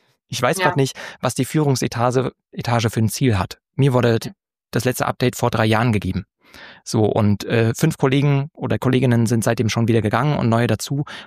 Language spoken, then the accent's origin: German; East Germany, Germany; Da würde ich nochmal kurz den Schwenker machen als Ossi oder Kind von Ossis.